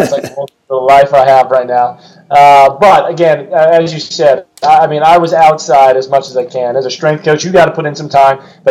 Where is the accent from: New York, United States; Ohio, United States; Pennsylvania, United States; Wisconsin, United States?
Pennsylvania, United States; I'm from Northeast PA, dream of playing football at Penn State.